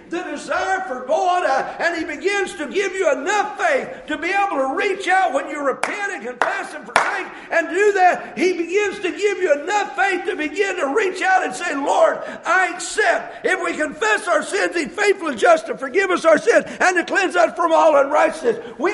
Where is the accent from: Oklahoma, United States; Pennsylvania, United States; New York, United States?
Oklahoma, United States; And they said, where are you from? I said, Oklahoma.